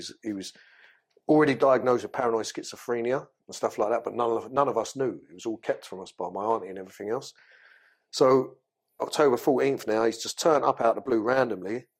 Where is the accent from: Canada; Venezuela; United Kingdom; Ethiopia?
United Kingdom; London; Yeah, because I'm fucking from London.